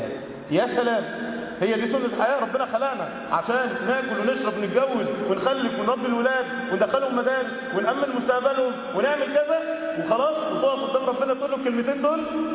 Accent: Cairo, Cairo Governorate, Egypt; هو متجوز بنت من طبقة ارستقراطية قوي عندنا في القاهرة يعني

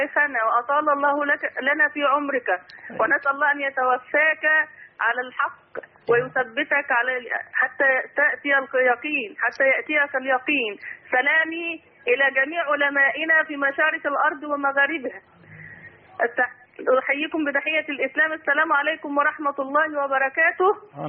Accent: Cairo, Cairo Governorate, Egypt; أنا أمها من القاهرة، مقيمة في القاهرة

